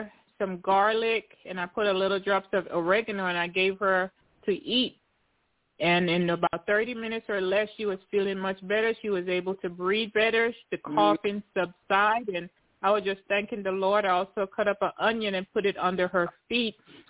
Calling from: Tennessee, United States; I am calling from Tennessee.

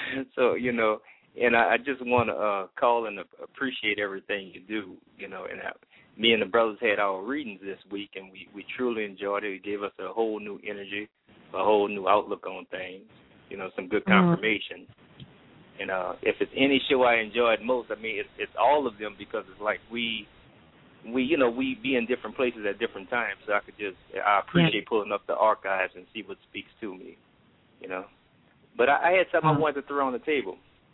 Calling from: New Orleans, Louisiana, United States; I'm calling from New Orleans.

